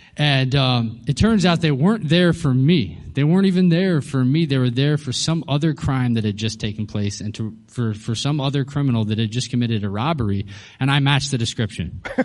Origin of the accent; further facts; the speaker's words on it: Colorado, United States; I grew up in Colorado.